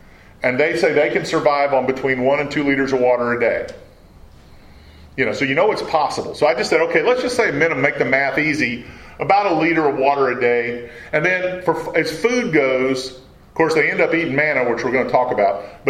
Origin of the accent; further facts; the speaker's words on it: La Vernia, Texas, United States; I grew up in Lavernia, Texas, which is close to San Antonio